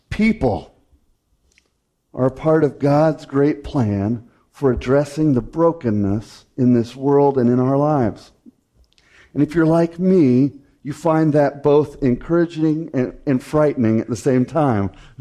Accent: Denver, Colorado, United States; I confessed a couple weeks ago that I grew up in Denver.

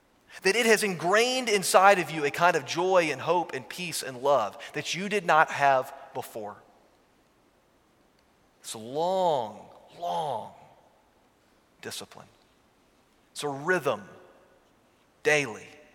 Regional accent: Georgia, United States; also born or lived in Virginia; It's more like the mountains that I grew up around in Georgia and Virginia.

